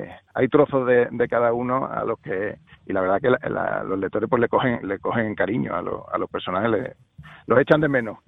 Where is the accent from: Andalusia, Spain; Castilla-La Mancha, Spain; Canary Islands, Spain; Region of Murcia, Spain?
Andalusia, Spain; como buen andaluz